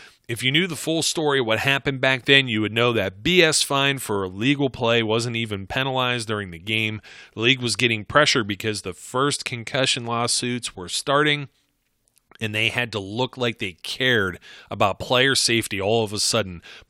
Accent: Ohio, United States; born and raised in Ohio myself, and my mom speaks yinzer, fluent yinzer. It's something that comes – we're like 10 minutes from the Pennsylvania state line.

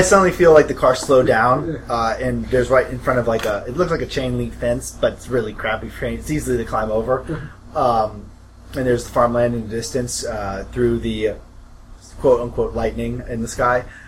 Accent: Midwest, United States; now in New York, United States; yeah, we come from the Midwest.

